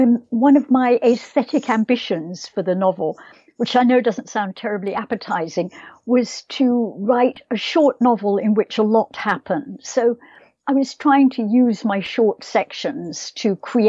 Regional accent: Scotland, United Kingdom; In my mind, I think of myself as a Scottish writer.

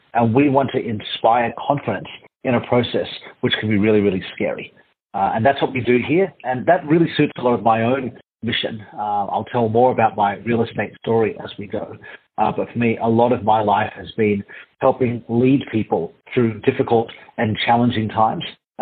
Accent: Australia; Yeah, I'm from Australia. My mum's from Hong Kong. My dad's from Malaysia. They migrated in Australia in the 70s, and I was born here and spent the good part of my first half of my life here.

